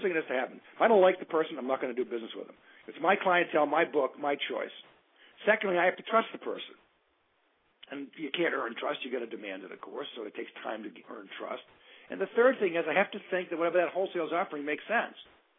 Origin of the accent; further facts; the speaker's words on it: Boston, Massachusetts, United States; I'm from Boston.